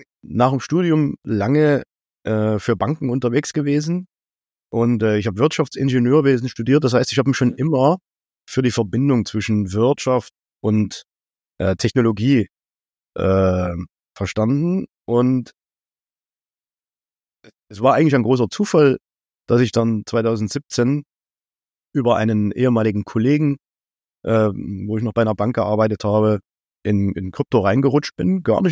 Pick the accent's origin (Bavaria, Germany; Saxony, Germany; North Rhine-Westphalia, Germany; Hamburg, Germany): Saxony, Germany; Leipzig; Wir haben auf jeden Fall denselben Zungenschlag, ja. Also wir sind beide Sachsen. Ich bin in Leipzig geboren.